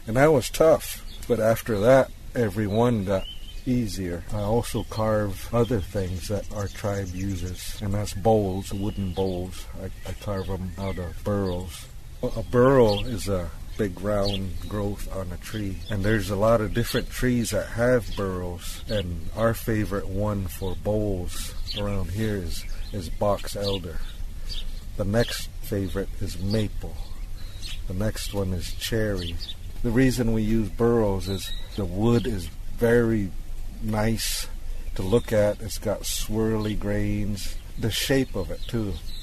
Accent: Tama, Iowa, United States; from the Meskwaki settlement here by Tama, Iowa. I'm a traditional Meskwaki wood carver. When I grew up, I lived with my grandfolks.

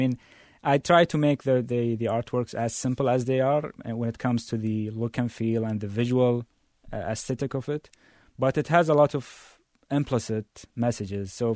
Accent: Kuwait; I mean, I come from Kuwait. Kuwait is a very small country.

